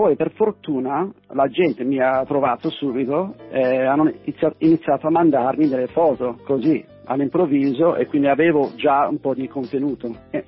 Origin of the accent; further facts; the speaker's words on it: Vancouver, British Columbia, Canada; now in Milan, Italy; io sono canadese, sono nato a Vancouver, mi sono trasferito a Milano circa 10 anni fa